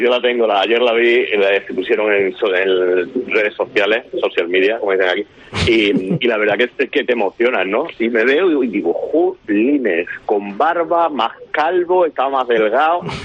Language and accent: Spanish; Extremadura, Spain; accent: Extremaduran; Mi acento extremeño después de 25 años.